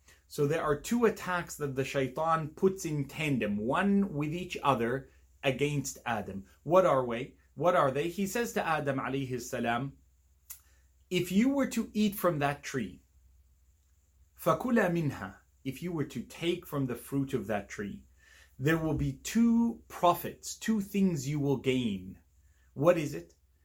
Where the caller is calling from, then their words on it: Perth, Western Australia, Australia; I come to you live from Perth, Western Australia, here.